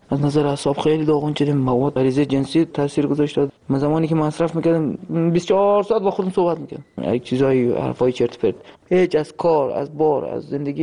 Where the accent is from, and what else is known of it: Afghanistan; moved away